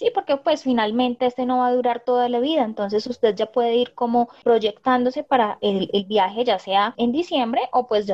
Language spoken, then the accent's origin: Spanish; Colombia; yo que soy colombiana, todos nosotros colombianos no podemos dejar de visitar esta ciudades principales